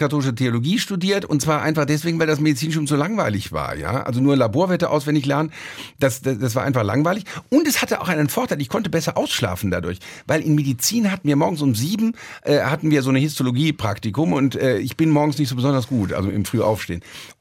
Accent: Rhineland, Germany; bei uns im Rheinland ist der ganze Humor eine katholische Erfindung.

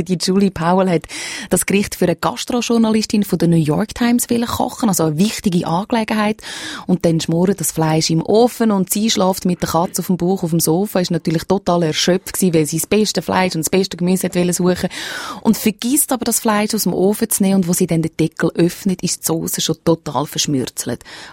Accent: Switzerland; das geht mir als Schweizerin manchmal

